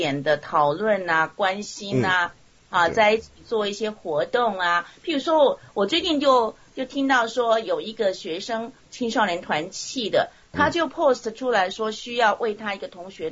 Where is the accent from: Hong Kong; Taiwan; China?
Taiwan; Yilan County; 台湾，我老家在宜兰。